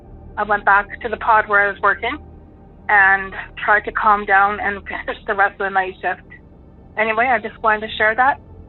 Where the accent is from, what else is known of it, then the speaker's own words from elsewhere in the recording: Vanderhoof, British Columbia, Canada; I'm from Vanderhoof, BC, British Columbia, Canada, of course.